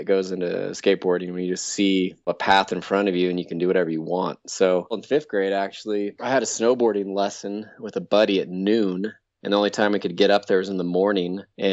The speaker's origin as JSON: {"language": "English", "town": "Salt Lake City", "region": "Utah", "country": "United States", "tie": "born or raised there", "said": "Yeah, I grew up mean streets of Salt Lake. Skiing wasn't even really on my radar."}